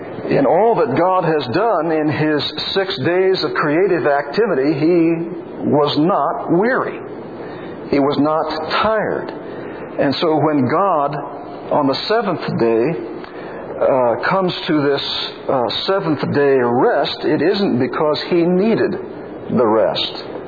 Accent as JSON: {"language": "English", "region": "Illinois", "country": "United States", "tie": "born or raised there", "said": "I was raised in Illinois."}